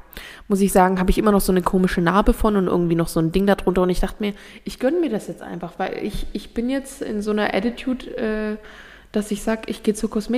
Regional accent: Baden-Württemberg, Germany; weil da bin ich Schwabe

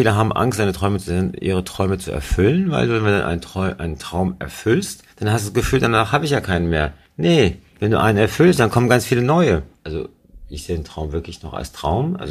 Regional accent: Germany; now in Monaco; weil wir sind ja eigentlich in Deutschland also geboren, aufgewachsen, waren auch da ganz glücklich und sind aber nach Monaco immer zum Urlaub gekommen.

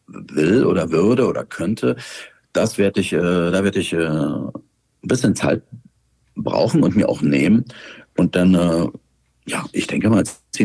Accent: Saxony, Germany; now in Berlin, Germany; meinem Heimatland verbunden. Und deswegen freue ich mich, dass wir insgesamt, glaube ich, 3 oder Konzerte in Sachsen spielen werden.

